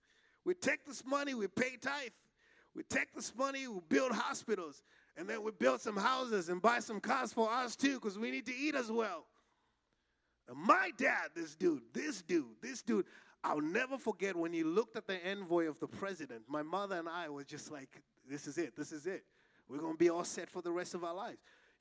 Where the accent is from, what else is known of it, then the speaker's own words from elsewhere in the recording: Malawi; When I was growing up, I grew up in Malawi, Africa